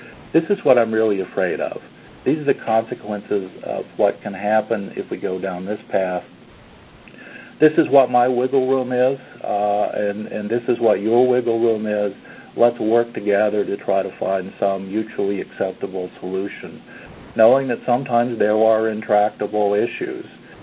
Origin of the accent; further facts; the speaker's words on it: United States; So I think, I am an American, but I've spent a lot of time interacting with folks around the world, and I'm comfortable with that.